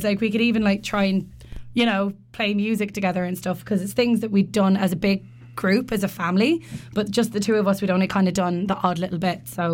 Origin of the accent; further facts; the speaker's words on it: England, United Kingdom; I grew up in England with my brother and my parents